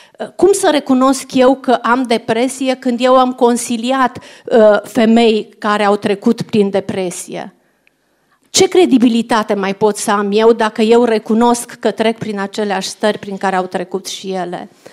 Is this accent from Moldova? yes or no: no; Lugoj, Timiș County, Romania; la prietena mea cu care am copilărit în Lugoj